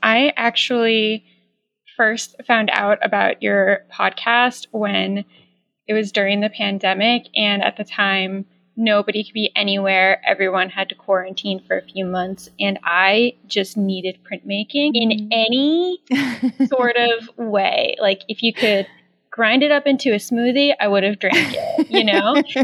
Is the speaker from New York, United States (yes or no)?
yes; New York, United States; also born or lived in Long Island / Rochester; So I am from New York. I still live in New York. I've sort of straddled between living in Long Island in New York City and also at the complete opposite end of the state in Rochester, New York.